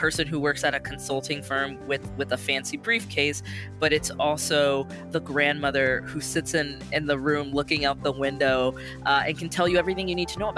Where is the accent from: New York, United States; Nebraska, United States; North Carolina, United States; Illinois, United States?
Nebraska, United States; Omaha; now in Los Angeles, United States; You know, when I think about my different experiences growing up in Omaha, going to law school at Stanford and living in the Bay for about 7 years, and then moving down to LA, where I've been since 2012, it's really different.